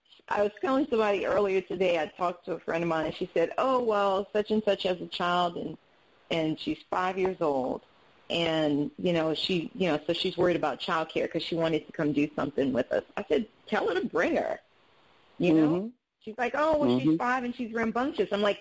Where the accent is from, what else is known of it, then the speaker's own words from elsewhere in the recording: New Orleans, Louisiana, United States; I remember as a kid, I grew up in New Orleans